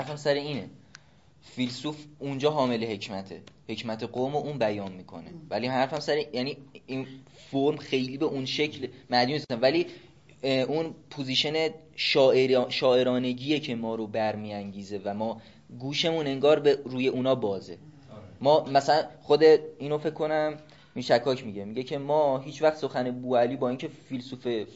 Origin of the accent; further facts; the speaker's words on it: Iran; خب ما چون ایرانی هستیم شاید خیلی نتونیم فضای غیری رو در کنیم